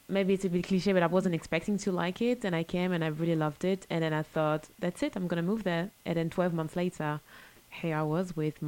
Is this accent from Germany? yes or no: no; Australia; moved away as an adult; now in Los Angeles, United States; Yes, I'm fresh from Australia. I just moved 4 months ago.